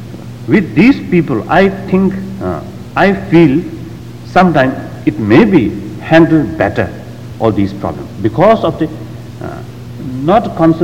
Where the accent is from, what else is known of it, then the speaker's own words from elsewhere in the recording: Tibet, China; English is a second language; I came from East, Particularly, I came from Tibet, beyond Himalaya regions.